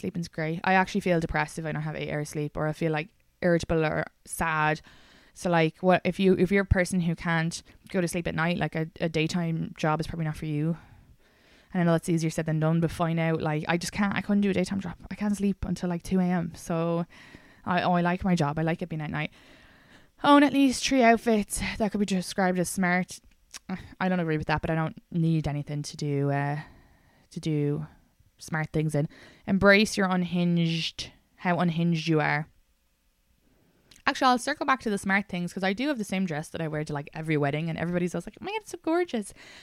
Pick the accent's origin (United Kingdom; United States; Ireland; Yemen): Ireland; I was rolling my eyes because I'm Irish.